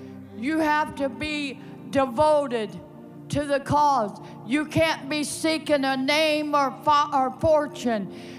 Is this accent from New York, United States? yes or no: no; California, United States; I came from California, was born and raised there, been around the world preaching the gospel.